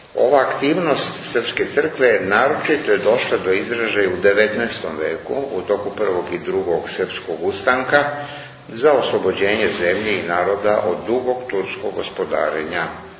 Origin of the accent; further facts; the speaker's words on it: Belgrade, Serbia; born there; Mi smo rođeni u Beogradu, i otac i ja